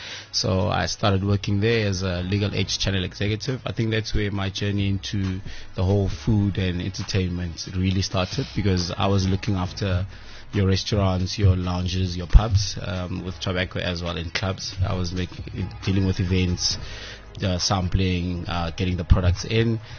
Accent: Middelburg, Mpumalanga, South Africa; I came from Mpumalanga, so moving up here, after second, third year, my mom and my dad separated, and my mom moved. We used to stay in the Lani area of town in Mpumalanga, in Middelburg.

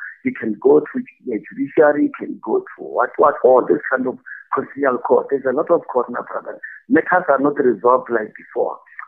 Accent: South Africa; Even if you can wear a t-shirt of any kind of color, just to show that we are South African, we support sports, that we support football

